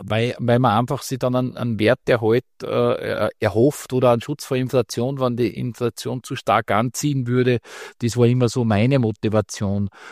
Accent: Austria; bei uns in Österreich ist es ja so, dass der Österreicher dann gerne zur Taufe oder so ein Goldkettel mit einem Anhänger schenkt

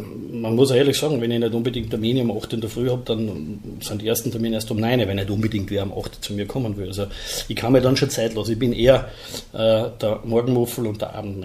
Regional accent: Styria, Austria; Als Steirer haben sie mich nicht länger gehalten anscheinend und habe auch nie müssen nachdienen.

